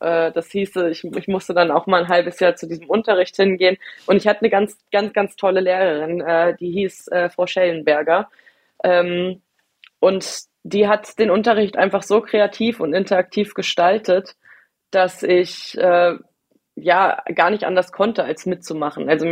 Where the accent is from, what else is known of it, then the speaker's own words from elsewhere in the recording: Homberg, Hesse, Germany; Also ich komme ursprünglich aus einem ganz, ganz, ganz kleinen Ort bei Marburg, das heißt Homberg-Ohm.